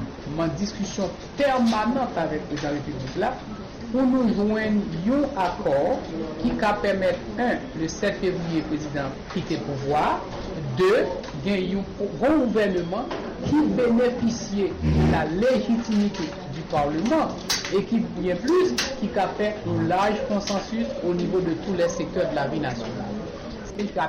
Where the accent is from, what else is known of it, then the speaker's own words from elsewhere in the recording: Haiti; mais en tant qu'haïtien, en tant que monde responsable, nous sommes à même de trouver la réponse à nos problèmes.